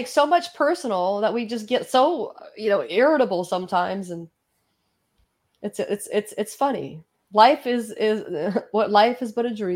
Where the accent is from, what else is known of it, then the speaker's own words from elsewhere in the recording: the South, United States; It must be from where I'm from the South.